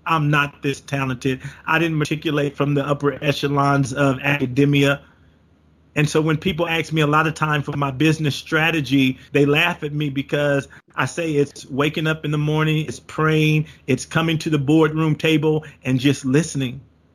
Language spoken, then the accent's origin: English; Compton, California, United States; I can tell you, growing up in Compton, California, and now being able to live the lifestyle that I live today